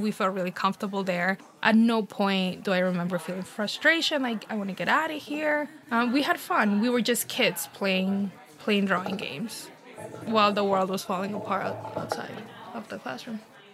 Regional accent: Kearney, New Jersey, United States; growing up in Kearney, every time we cut school, we would always take the train downtown.

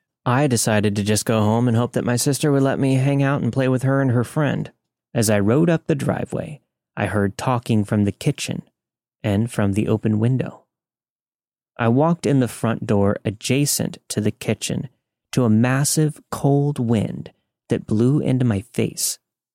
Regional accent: New Mexico, United States; born there; I was born in New Mexico to an Italian dad and a Native American mom, so I grew up believing the Catholic Church rules and the lessons of the Native American spirituality.

